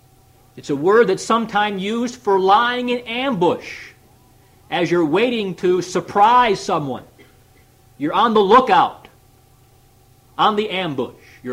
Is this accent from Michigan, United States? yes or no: yes; Michigan, United States; I recall before, there were times when she was from Florida and I'm from Michigan.